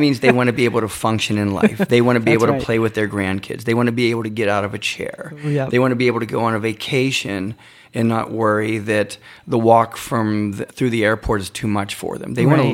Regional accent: Apollo, Pennsylvania, United States; also born or lived in Florida; Started just as a trainer in health clubs in Florida. Made my way back north. I'm from Apollo, PA.

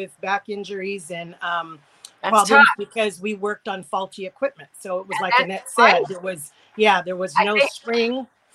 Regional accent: Alhambra, California, United States; I grew up in Alhambra, California, and I was Miss Alhambra

